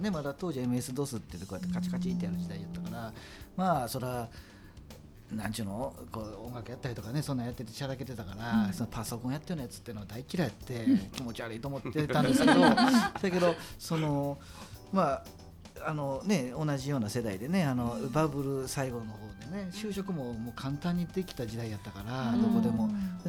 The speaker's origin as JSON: {"language": "Japanese", "region": "Osaka", "country": "Japan", "accent": "Osaka dialect", "said": "俺らが必死になって大阪弁を言って言った"}